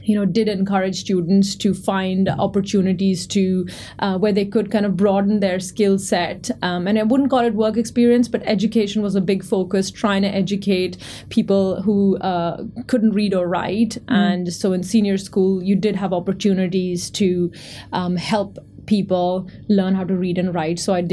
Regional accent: India; moved away as an adult; now in United Kingdom; I was born and brought up in India, went to school in India, and came to the UK in the year 2000.

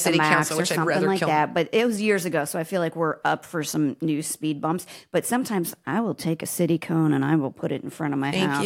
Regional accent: Nebraska, United States; My growing up in Nebraska, It is the flattest state, you guys, you've ever seen in your

